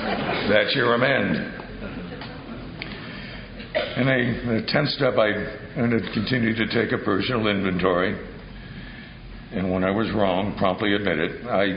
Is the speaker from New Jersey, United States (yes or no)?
yes; New Jersey, United States; I grew up in New Jersey. We didn't have any crops.